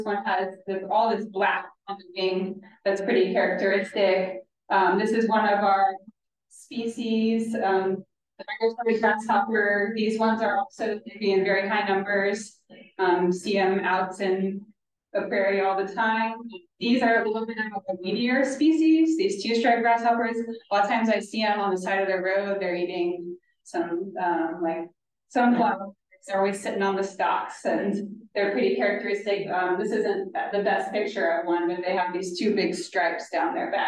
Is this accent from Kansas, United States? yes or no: yes; Kansas, United States; I'm originally from Kansas. I've also worked in Oklahoma and in Germany. I've been here since the very beginning of 2022